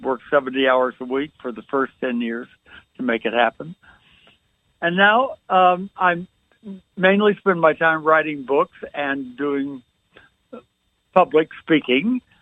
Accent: Coral Gables, Florida, United States; also born or lived in New York; although I grew up in Coral Gables, Florida, before air conditioning.

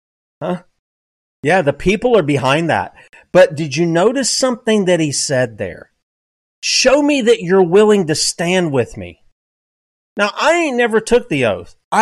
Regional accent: South Carolina, United States; I know some people think I'm from there. I'm from South Carolina. I'm not from North, okay?

